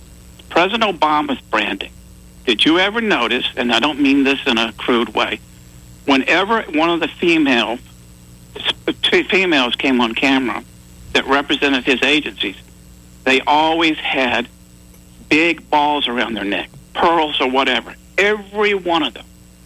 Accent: Augusta, Georgia, United States; I'm originally from Augusta, Georgia, but I went to school up there and stayed up there.

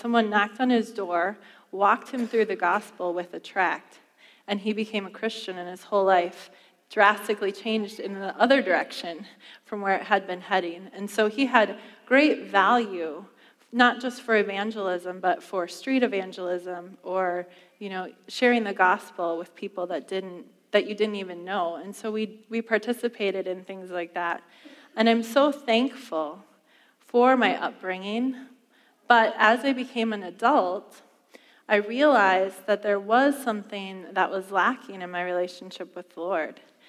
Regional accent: Prior Lake, Minnesota, United States; But we grew up in Prior Lake, and I grew up in a great church.

